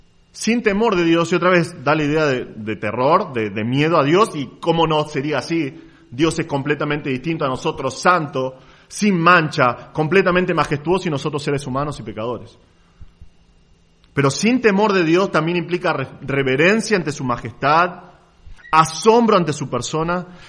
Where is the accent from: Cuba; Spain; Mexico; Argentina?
Argentina; Nosotros como argentinos lo sabemos, ¿no?